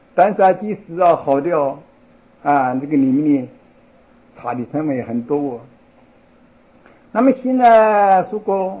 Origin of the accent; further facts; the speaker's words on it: China; 我们中国人啊，就原则上来说啊，这个宗教观念不强的